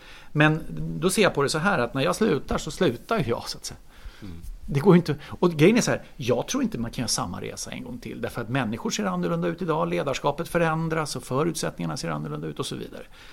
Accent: Solna, Stockholm County, Sweden; now in Gustavsberg, Sweden; Men jag är ju född och uppvuxen i Solna, bodde mina 45 första levnadsår i Solna. Nu mer bor jag i Gustavsberg.

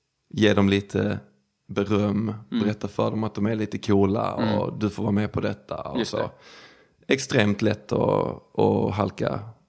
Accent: Skåne, Sweden; där det fortfarande är precis som det var när jag växte upp utanför Lund

